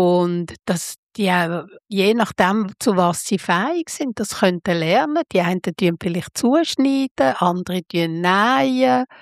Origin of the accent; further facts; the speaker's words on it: Basel, Basel-Stadt, Switzerland; ich bin in Basel aufgewachsen, oder?